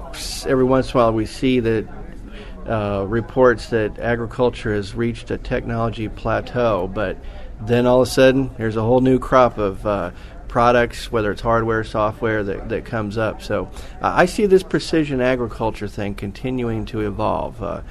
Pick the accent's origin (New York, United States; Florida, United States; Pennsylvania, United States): Florida, United States; So I'm from Florida here in the United States. Certainly we knew a lot about sugarcane there.